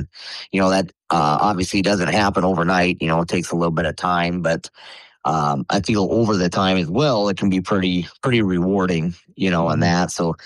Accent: Petersburg, United States; who was kind of our youth coach back where I grew up in Petersburg.

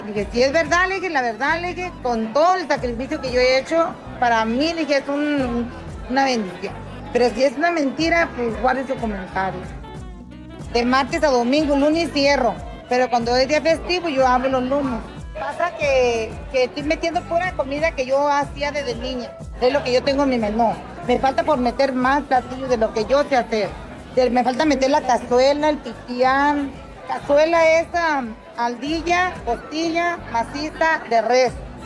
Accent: Sinaloa, Mexico; Yo soy de Sinaloa

